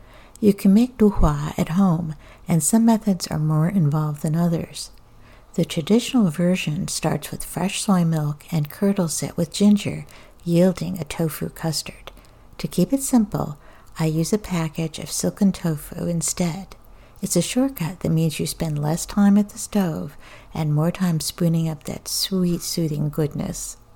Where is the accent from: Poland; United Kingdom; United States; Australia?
Australia; When I was growing up in Australia, my mom would cut a giant wedge of watermelon